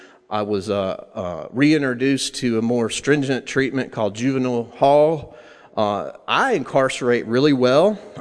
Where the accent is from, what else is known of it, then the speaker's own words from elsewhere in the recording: Orlando, Florida, United States; born there; I was born in Orlando, Florida, 1973. I was adopted.